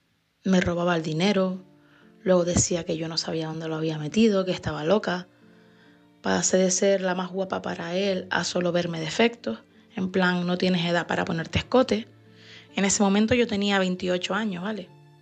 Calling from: Las Palmas, Canary Islands, Spain; soy de Las Palmas … ahora tengo 38 años

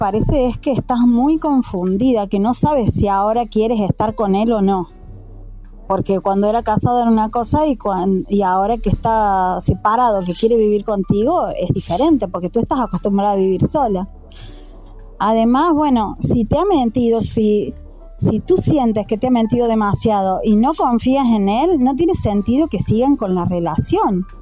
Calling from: Argentina; desde Argentina

